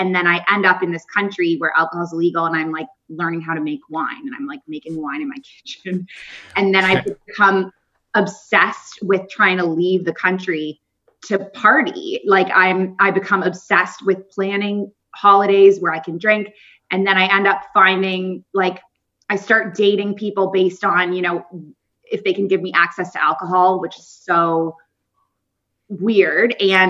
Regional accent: Canada; moved away as an adult; also born or lived in Kuwait / United Arab Emirates; I was born in Canada, raised in Canada until I was 23. And then I moved to the Middle East, originally to Kuwait, tiny country between Saudi Arabia and Iraq. And I was there for 2 years. And then I moved to Abu Dhabi.

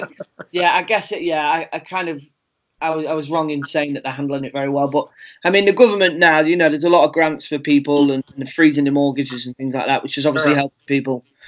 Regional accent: United Kingdom

